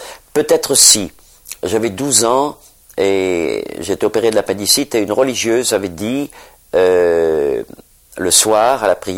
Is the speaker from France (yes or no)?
yes; Rochefort, Nouvelle-Aquitaine, France; Je suis originaire de Rochefort-sur-Mer, en Charente-Maritime.